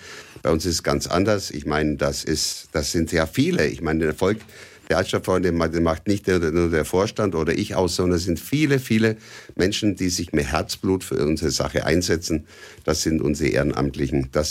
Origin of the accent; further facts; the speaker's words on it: Arzberg, Bavaria, Germany; now in Nuremberg, Germany; ich stamme ganz woanders her, nämlich aus Oberfranken. Geboren in Arzberg, Oberfranken, als Flüchtlingskind, darf man so sagen, nach dem Krieg. Und bin dann 65 nach Nürnberg gekommen und bin in der Südstadt gelandet und fühlte mich so als Südstädter.